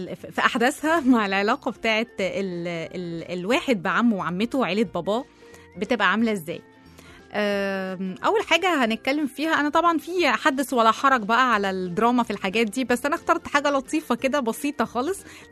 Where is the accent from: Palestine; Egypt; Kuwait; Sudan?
Egypt; بس فعلا كان يمكن مش في الصعيد بس عندنا في مصر عموما